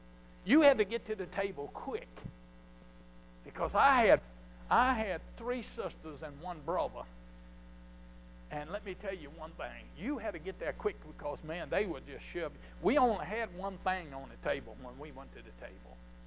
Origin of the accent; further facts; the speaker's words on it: Concord, Virginia, United States; I'm a country bumpkin from Concord, by the way. Yes, indeed. Born and bred in the state of Virginia, and I love Jesus.